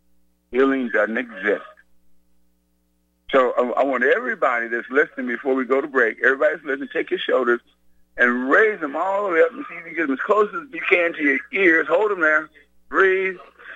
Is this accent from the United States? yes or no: yes; Missouri, United States; And I'm from Missouri.